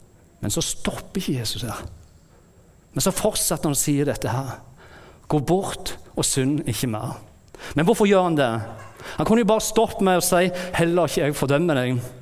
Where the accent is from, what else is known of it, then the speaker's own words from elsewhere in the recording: Bryne, Rogaland, Norway; når jeg vokste opp på Bryne